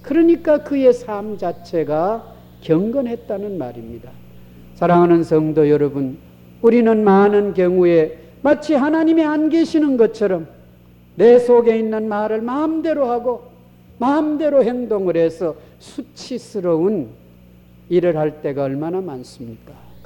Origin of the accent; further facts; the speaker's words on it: South Korea; 저도 한국 사람이고 믿는 사람이고